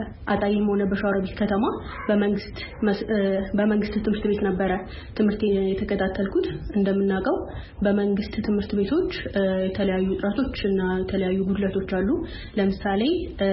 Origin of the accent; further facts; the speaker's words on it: Ataye, Amhara, Ethiopia; ተወልጄ ያደኩት በአጣዬ ከተማ ነው። ትምህርቴን ከአንደኛ ክፍል ጀምሮ እስከ 11ኛ ክፍል ይሄ ማለት 2013 አጋማሽ ድረስ በአጣዬ ከተማ ነበር የተከታተልኩት።